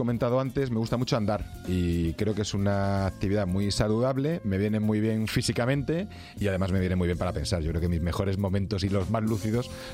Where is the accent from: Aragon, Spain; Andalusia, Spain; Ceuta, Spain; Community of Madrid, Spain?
Andalusia, Spain; yo no sé si es como buen andaluz o como, pero me da mucha grima